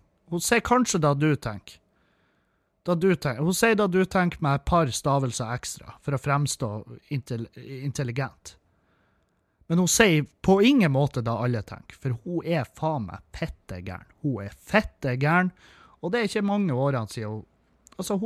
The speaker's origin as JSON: {"language": "Norwegian", "town": "Meløy", "region": "Nordland", "country": "Norway", "said": "Der er ungdomsbedrifter fra alle kommuner som finnes, unntatt Meløy, der jeg kommer ifra."}